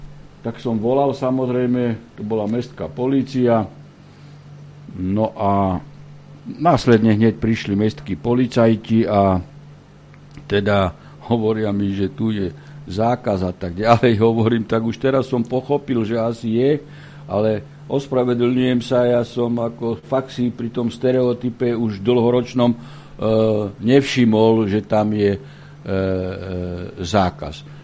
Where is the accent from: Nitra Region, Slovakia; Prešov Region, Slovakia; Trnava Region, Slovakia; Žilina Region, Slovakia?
Prešov Region, Slovakia; Poprad; veď som z Popradu, veď som tam 10 rokov pojednával.